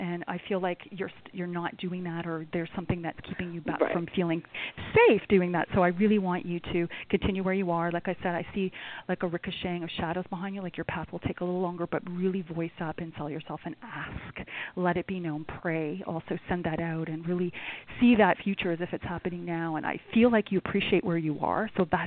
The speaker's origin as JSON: {"language": "English", "country": "Canada", "said": "I am challenged geographically, and I am Canadian"}